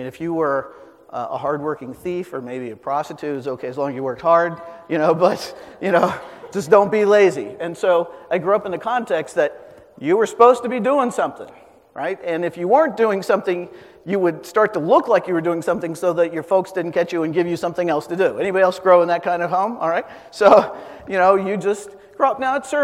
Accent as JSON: {"language": "English", "town": "Kansas City", "region": "Missouri", "country": "United States", "tie": "born or raised there", "said": "I grew up in the Midwest. I grew up outside of Kansas City."}